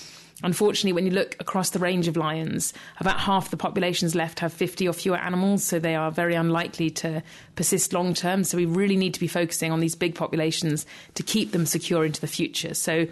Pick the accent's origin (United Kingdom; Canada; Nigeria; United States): United Kingdom; South West England; So I'm from Devon.